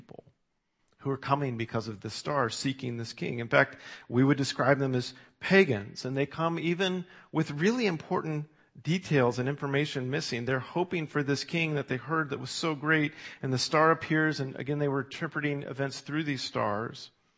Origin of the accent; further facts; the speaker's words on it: United States; I'll admit, as an American, that's a really interesting question, because we exist because we didn't want a king.